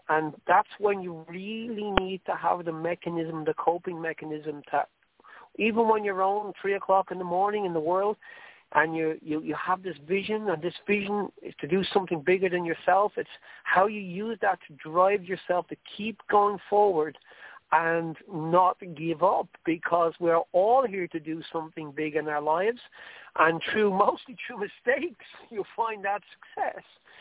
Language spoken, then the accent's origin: English; Ireland; accent: Irish; I'm not going to excuse my Irish accent. I love being Irish, but sometimes it's very hard for people to understand it.